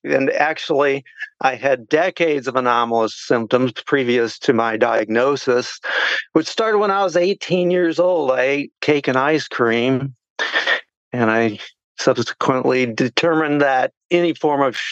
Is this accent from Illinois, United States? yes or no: yes; Peoria, Illinois, United States; moved away as an adult; now in Lake Cormorant, United States; Well, actually, I'm positioned in Lake Cormorant at this moment, but I'm originally from Peoria, Illinois.